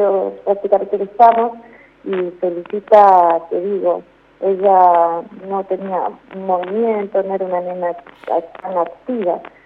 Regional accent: Neuquén, Argentina; yo vengo de Neuquén

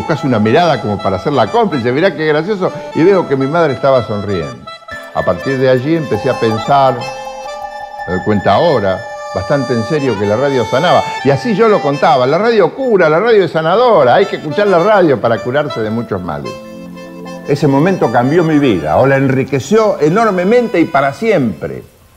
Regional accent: Bragado, Buenos Aires Province, Argentina; born there; Nací en Bragado, provincia de Buenos Aires.

